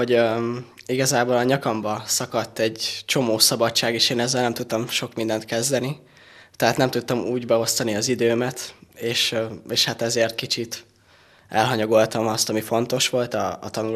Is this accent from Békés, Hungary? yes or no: no; Zsámbék, Pest, Hungary; Zsámbékról jöttem.